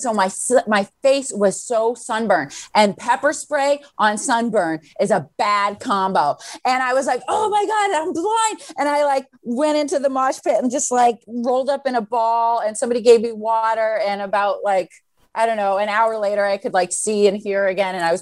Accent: Boston, Massachusetts, United States; I grew up in Boston.

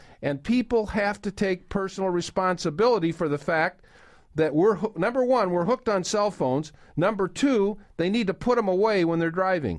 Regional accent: Peoria, Illinois, United States; I'll tell you what I drive. Back in Peoria, which is my hometown.

